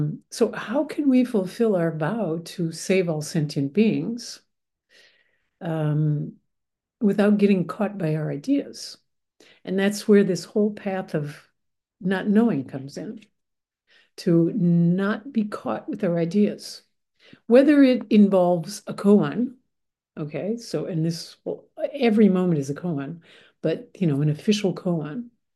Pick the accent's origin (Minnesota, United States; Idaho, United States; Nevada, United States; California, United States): Minnesota, United States; Minneapolis; moved away as an adult; now in France; because I was born and raised in Minneapolis, I lived there until I moved to France.